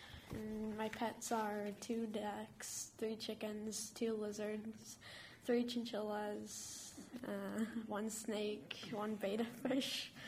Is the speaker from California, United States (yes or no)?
yes; Sacramento, California, United States; born there; also born or lived in Stockton / Washington / Patterson; I was born in Sacramento, Kaiser, and I'm 12 years old. My family lived in Stockton when I was born